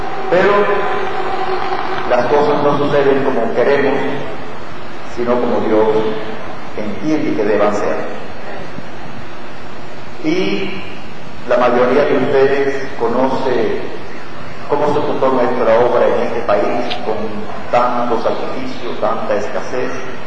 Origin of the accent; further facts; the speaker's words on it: Cuba; born there; soy cubano de nacimiento y soy ciudadano cubano. Desde niño conocí esta iglesia. Y fui bautizado a la edad de 14 años.